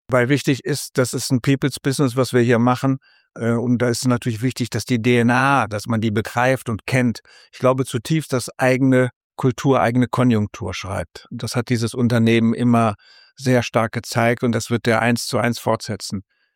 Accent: Bonn, North Rhine-Westphalia, Germany; Ich komme aus Bonn

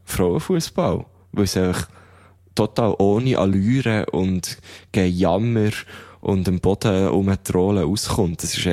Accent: Thun, Bern, Switzerland; wenn eine EM schon mal in Thun, in meiner Heimatstadt stattfindet

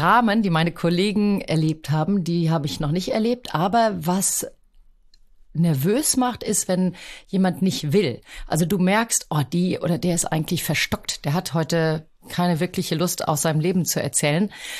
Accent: Rüsselsheim, Hesse, Germany; born there; Ich bin, wie du sagst, in Rüsselsheim geboren

